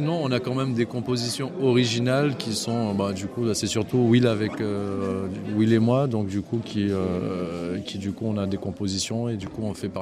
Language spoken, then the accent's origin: French; Pierrefonds, Hauts-de-France, France; Et moi je suis de Pierrefonds, donc du 60.